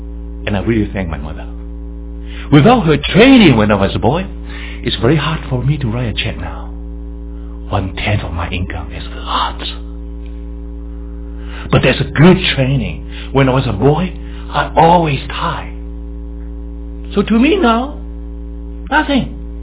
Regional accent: Hong Kong; moved away as an adult; now in United States; You know, Shirley and I came from Hong Kong, and I still studied my PhD degree, and then after graduation, I came to Carolina to teach.

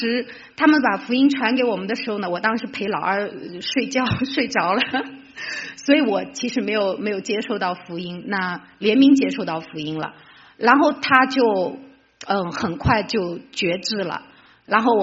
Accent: China; 因为我们是在中国长大的无神论

